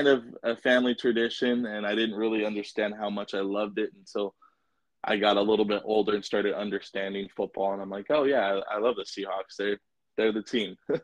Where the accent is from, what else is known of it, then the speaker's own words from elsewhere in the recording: Las Vegas, Nevada, United States; they all joke that because I'm from Vegas, they're like, well, now you're a Raiders fan.